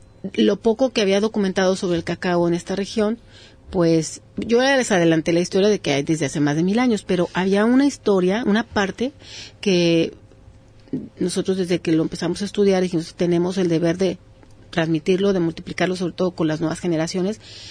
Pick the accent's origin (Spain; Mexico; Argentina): Mexico; como mexicanos